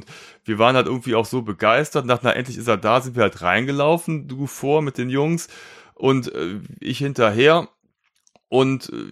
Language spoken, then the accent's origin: German; North Rhine-Westphalia, Germany; als Rheinländer ist man ja gewohnt, hier in Köln immer einen netten Plausch zu haben.